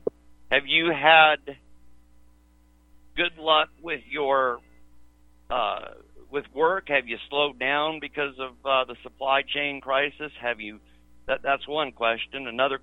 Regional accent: Washington, United States; now in South Carolina, United States; I've been in South Carolina since 1990. I grew up in Washington State, in Western Washington, right across the water from Seattle.

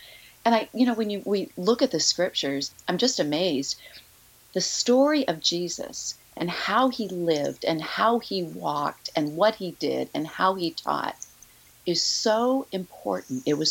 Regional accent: New Hampshire, United States; I grew up in New Hampshire and kind of in the woods of New Hampshire, very rural background.

